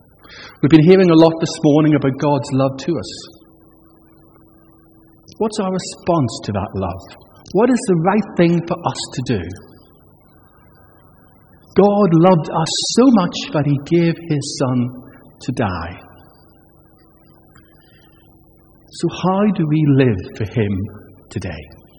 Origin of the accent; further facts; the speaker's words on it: Northern Ireland, United Kingdom; Actually, when I grew up in Northern Ireland, you know, in the midst of all the trouble